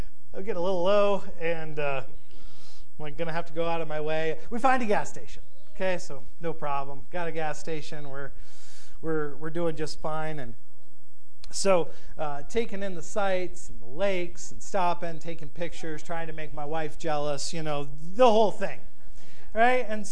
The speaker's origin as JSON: {"language": "English", "region": "Ohio", "country": "United States", "said": "I'm from Ohio, but I still have good taste."}